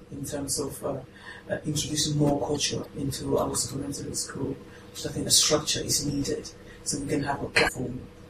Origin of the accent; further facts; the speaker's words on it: Spain; English is a second language; moved away as an adult; I was raised in Spain. I was from Spain, and I came to this country just with the idea of improving my English.